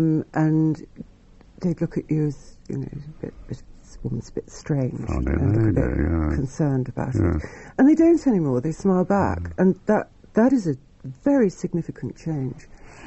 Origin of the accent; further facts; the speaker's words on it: Edgware, London, United Kingdom; I was born in Edgware